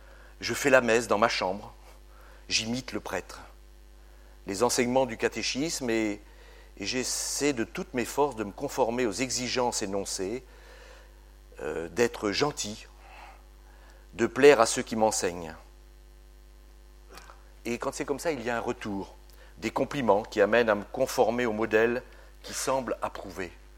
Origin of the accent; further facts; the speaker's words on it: Chartres, Centre-Val de Loire, France; born there; Donc je suis né en 1955 à Chartres, en Eure-et-Loir, dans une famille pratiquant la religion catholique avec assiduité.